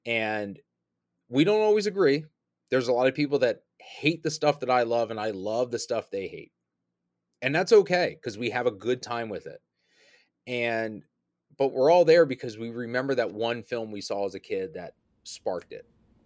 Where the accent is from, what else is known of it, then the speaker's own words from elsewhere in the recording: Pennsylvania, United States; born there; But I was lucky enough to be born in central Pennsylvania. I'm 2 hours from Philly, DC, Baltimore, 3 hours from Pittsburgh.